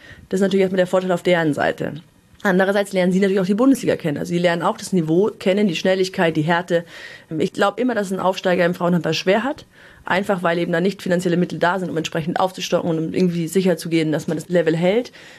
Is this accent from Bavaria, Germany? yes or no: yes; Bavaria, Germany; Ich komme ja aus Münchner Raum